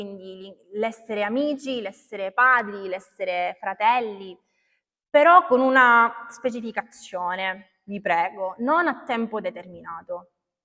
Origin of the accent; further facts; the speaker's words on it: Sicily, Italy; dato che siamo siciliani